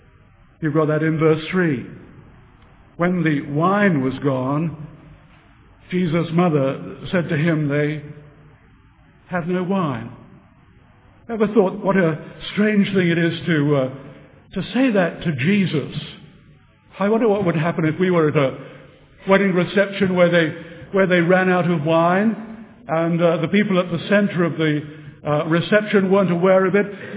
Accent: Scotland, United Kingdom; I'm a Scot.

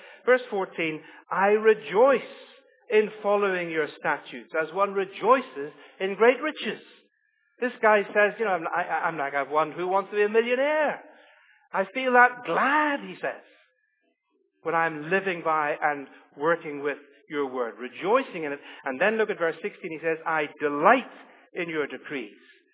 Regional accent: Belfast, Northern Ireland, United Kingdom; the church that we grew up in Belfast, Liz and I.

